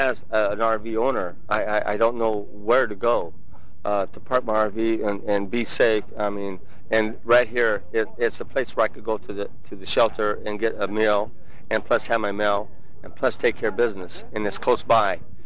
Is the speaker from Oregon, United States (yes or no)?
no; Santa Cruz, California, United States; Actually, I was a native from Santa Cruz. I raised my family here.